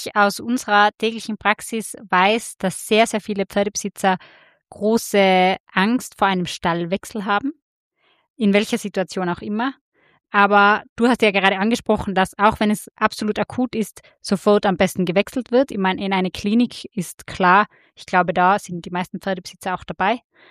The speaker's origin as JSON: {"language": "German", "region": "Tyrol", "country": "Austria", "said": "wir kommen tatsächlich aus Tirol."}